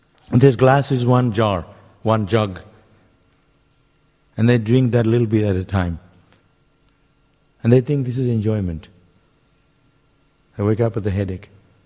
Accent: West Bengal, India; So you take a shower, clean your body, then go to the mandir. I'm from Bengal. They all wear a nice dress. They go to see Durga Puja.

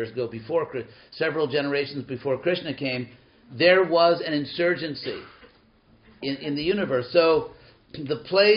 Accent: Hollywood, California, United States; I'm from Hollywood.

